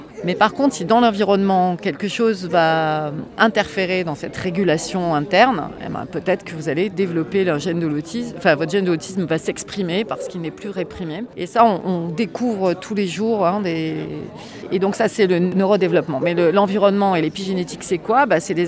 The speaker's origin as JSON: {"language": "French", "town": "Marseille", "region": "Provence-Alpes-Côte d'Azur", "country": "France", "said": "Donc je suis marseillaise, donc j'ai été à la fac à Marseille."}